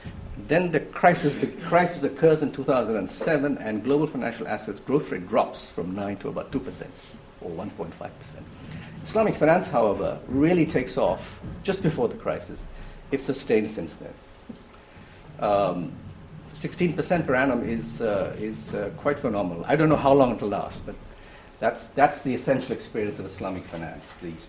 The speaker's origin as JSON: {"language": "English", "country": "Bangladesh", "said": "I'm from Bangladesh."}